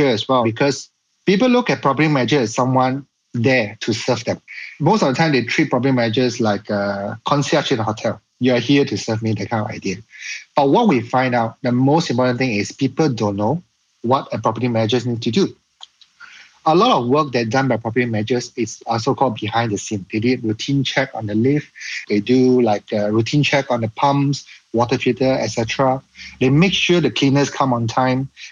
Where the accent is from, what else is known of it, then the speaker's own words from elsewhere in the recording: Ipoh, Perak, Malaysia; I'm from Ipoh. So when people from our town come to KL, the first thing they do is rent a place.